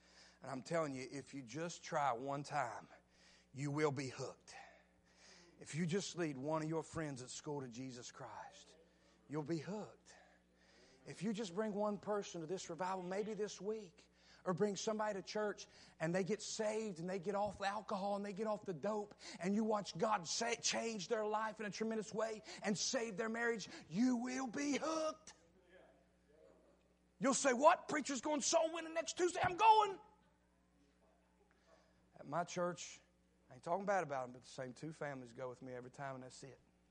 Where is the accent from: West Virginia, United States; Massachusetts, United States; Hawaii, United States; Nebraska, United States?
West Virginia, United States; Campbell's Creek; Listen, I'm old country. I'm from Campbell's Creek, West Virginia. Listen to me, I'm old country boy.